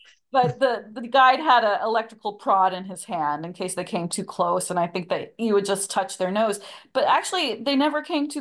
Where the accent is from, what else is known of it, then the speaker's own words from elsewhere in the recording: United States; I must be quite expert because I'm American and I had skied in, you know, California and Colorado and New Mexico and New Hampshire.